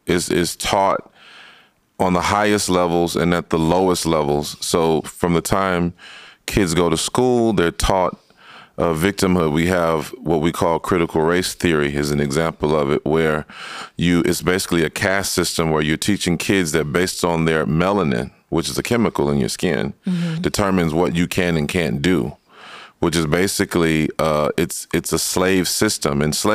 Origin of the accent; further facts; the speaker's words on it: the South, United States; I think for me, growing up in the South